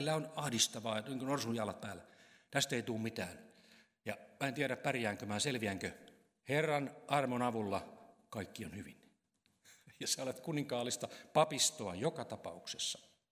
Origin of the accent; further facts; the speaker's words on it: Raahe, North Ostrobothnia, Finland; itse olen lähtöisin taikka syntyisin Pohjois-Pohjanmaalta Raahesta ja lestadiolaista sukua isän puolelta, jotakin uudempia esikoislestadiolaisia.